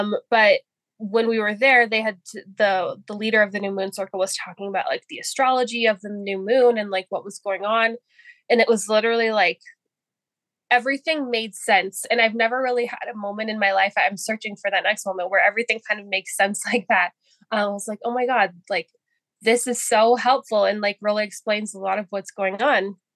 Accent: California, United States; moved away as an adult; now in Canada; So like I mentioned earlier, I'm American and I moved to Canada with my husband. We met when he went to college in California, where I lived and grew up my whole life.

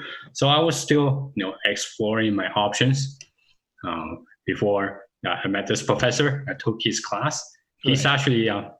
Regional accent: Toronto, Ontario, Canada; moved away as an adult; also born or lived in Alberta; I grew up in Toronto and I did my undergrad at the University of Toronto. And then I decided to move to Alberta to do my graduate degrees

